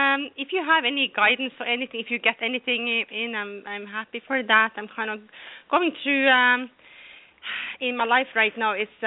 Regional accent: New Jersey, United States; I'm from New Jersey.

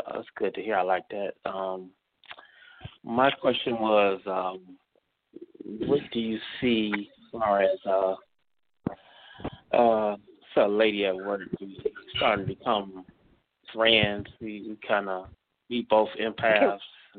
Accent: Cleveland, Ohio, United States; from Cleveland, Ohio.

